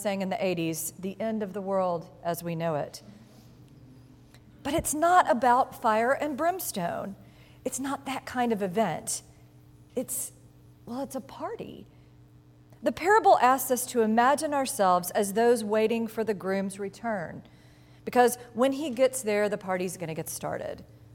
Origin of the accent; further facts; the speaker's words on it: the South, United States; accent: southern; retell this parable as a modern tale set in the deep south, where I come from. To do so, I must summon my best southern accent.